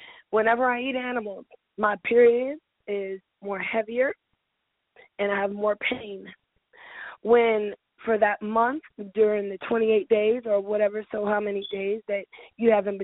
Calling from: Atlanta, Georgia, United States; I'm calling, actually in Atlanta, Georgia right now.

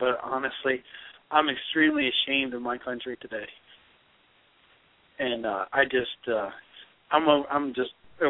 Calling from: Maryland, United States; from Maryland.

